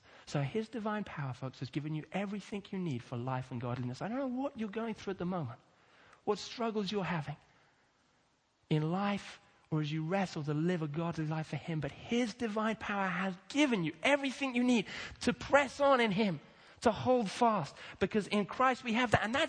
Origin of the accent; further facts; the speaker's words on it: Kenya; English is a second language; I grew up in Kenya, and I don't do kind of 5 o'clock times.